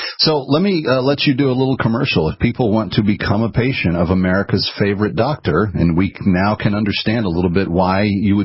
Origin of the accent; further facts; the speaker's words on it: Texas, United States; I'm from Texas. I'm allowed to pick on the Southerners